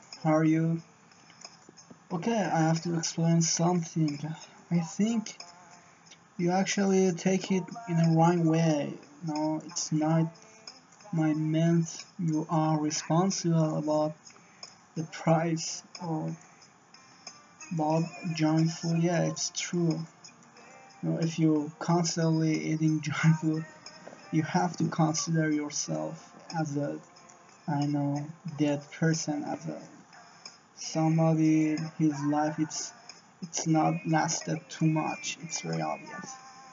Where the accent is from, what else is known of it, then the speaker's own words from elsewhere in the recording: Karaj, Alborz, Iran; English is a second language; and actually I'm 21 and I'm from Karaj. I'm living in a Karaj